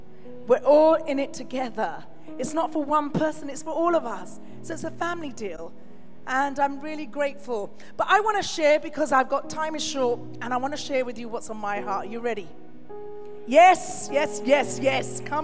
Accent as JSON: {"language": "English", "region": "London", "country": "United Kingdom", "tie": "born or raised there", "said": "I'm from London, UK. I'm a Londoner all my life. I've lived no other place but in London."}